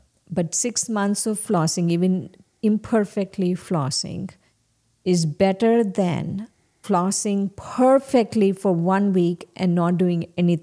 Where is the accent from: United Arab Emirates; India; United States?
India; when I was growing up in India